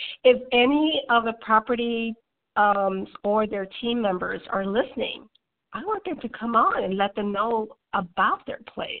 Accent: Hamilton, Ohio, United States; I have three properties in my hometown of Hamilton, Ohio.

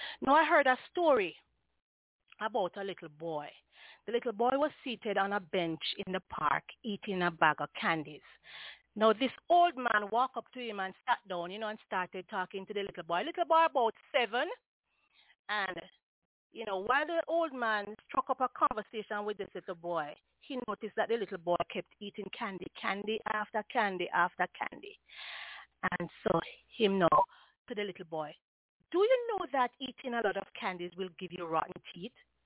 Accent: Jamaica; Yes, Dr. Ev, you know we come from Jamaica. We come from a little village them where people peep through fence when they are past.

